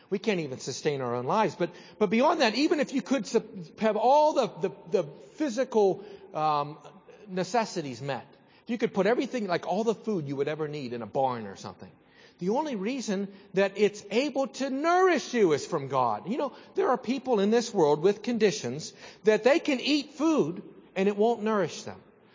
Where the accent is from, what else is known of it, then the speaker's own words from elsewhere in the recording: Pittsburgh, Pennsylvania, United States; oh, to my dad's everlasting chagrin, growing up in Pittsburgh, and you like the Oakland Raiders.